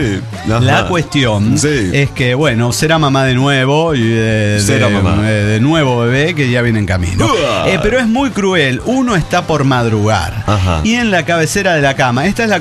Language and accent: Spanish; Pucallpa, Ucayali, Peru; now in Tacna, Peru; de Pucallpa, Perú, residente en Tacna.